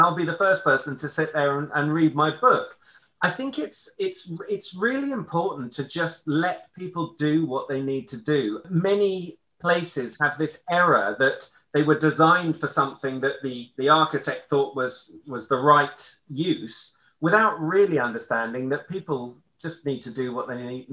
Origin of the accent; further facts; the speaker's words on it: London, United Kingdom; I grew up near Richmond Park in London, and I navigate Richmond Park through where I remember the beautiful oak trees are. I now live near Dulwich Park